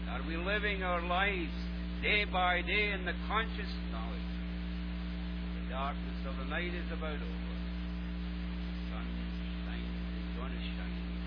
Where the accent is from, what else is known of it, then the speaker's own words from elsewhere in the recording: Scotland, United Kingdom; now in Canada; I'm a Scotsman living in Canada, and I can assure you in January the weather gets me down.